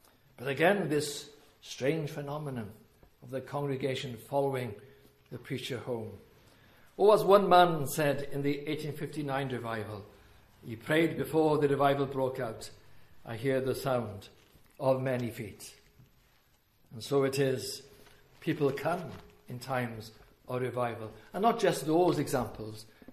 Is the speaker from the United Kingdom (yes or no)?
yes; Wales, United Kingdom; But I am from Wales, so what can I do? I know my own history.